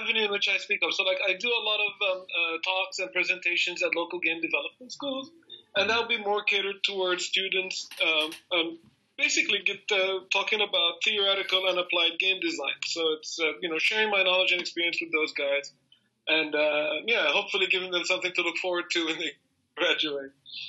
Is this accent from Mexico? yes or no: no; Jordan; now in Germany; I'm originally from Jordan myself, right? Living in Germany, I'm working in a studio with over 30 different nationalities, right?